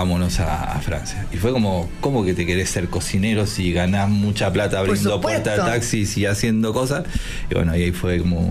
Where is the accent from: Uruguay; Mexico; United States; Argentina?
Uruguay; Yo, siendo uruguayo, nunca le había cocinado a un presidente uruguayo